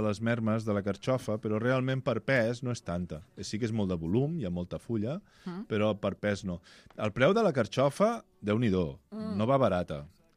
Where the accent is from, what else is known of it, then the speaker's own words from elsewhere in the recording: Valencian Community, Spain; vosaltres sabeu que vinc una mica del Baix Maestrat, i allà tenim Benicarló, la carxofa de Benicarló